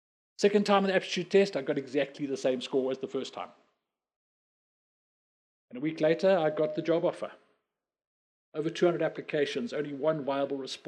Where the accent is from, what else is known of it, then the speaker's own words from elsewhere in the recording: Zimbabwe; As a Zimbabwean, and before that, even more so as a Rhodesian, I have no pride in being British.